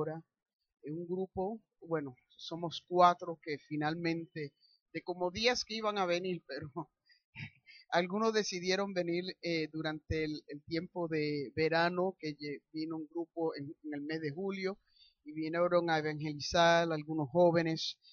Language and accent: Spanish; Puerto Rico; Yo procedo de Puerto Rico.